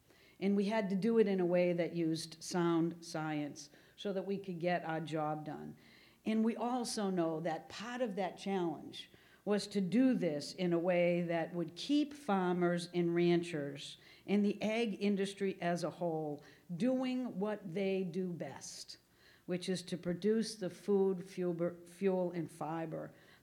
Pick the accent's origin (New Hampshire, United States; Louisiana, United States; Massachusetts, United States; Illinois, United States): Massachusetts, United States; Boston; let people know that even though I'm from Boston, I'm getting these issues.